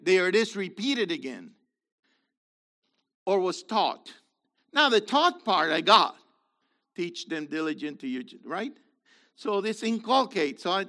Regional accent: Puerto Rico; born there; But I was born in Puerto Rico. I got it. And I don't get rid of it. And my children say that I don't have an accent.

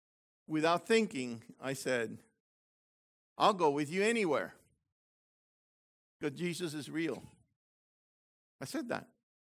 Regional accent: Puerto Rico; I'm not from Missouri. I'm from Puerto Rico.

